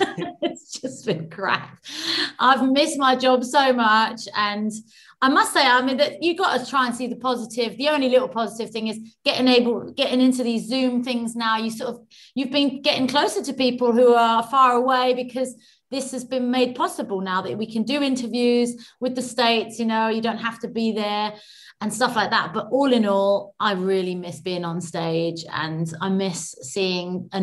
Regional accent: United Kingdom; Happy hour. That's right. I'm British.

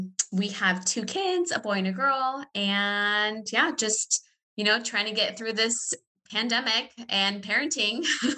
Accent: Sacramento, California, United States; I was born and raised in Sacramento. I know it sounds boring, but I really love it here. More specifically, we are in Elk Grove.

